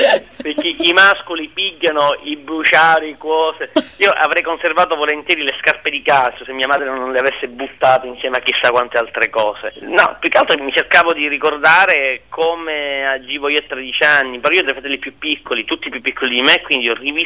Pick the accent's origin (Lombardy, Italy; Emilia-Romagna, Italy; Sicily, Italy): Sicily, Italy; Palermo; moved away as an adult; io sono palermitano e ho vissuto a Palermo i primi 18 anni della mia vita.